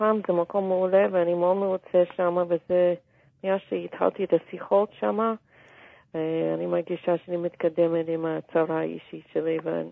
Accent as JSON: {"language": "Hebrew", "country": "United States", "tie": "born or raised there", "said": "גדלתי בארצות הברית, אז יכולו להורים לשלוח אותי לבית ספר מיוחד לעברים, ולא רצו לעשות את זה, אז גדלתי בבית ספר ציבורי."}